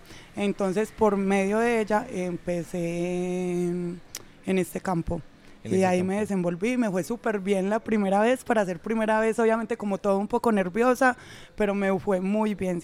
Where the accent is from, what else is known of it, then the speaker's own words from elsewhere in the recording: Medellín, Antioquia, Colombia; also born or lived in Mexico; Nací en Medellín y de ahí no me he movido. Ahí me he quedado. Bueno, y 3 años que viví en México, pues, también, pero ya ahí siempre he estado de Medellín.